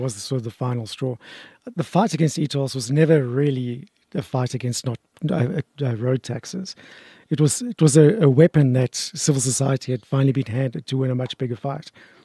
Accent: Parkhurst, Gauteng, South Africa; And oddly enough, I grew up in Parkhurst.

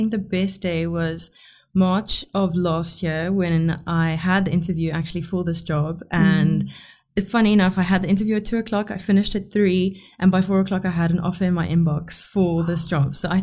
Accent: Johannesburg, Gauteng, South Africa; now in Bloemfontein, South Africa; But, yeah, I'm from Johannesburg originally. My parents got divorced when I was younger. My dad stayed in Bloem. My mom moved to Johannesburg. So I did high school in Joburg.

